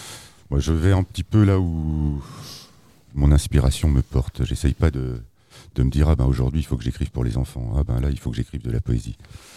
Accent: Camaret-sur-Mer, Brittany, France; also born or lived in Saint-Nazaire; J'ai écrit mes premiers poèmes à 12 ans, en arrivant en fait à Camaret, en 5e à Camaret. Je suis né à Saint-Nazaire

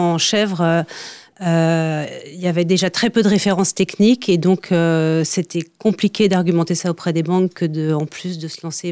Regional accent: Brittany, France; Ouais, j'étais originaire du Finistère. Quand je suis partie 2 ans en Savoie

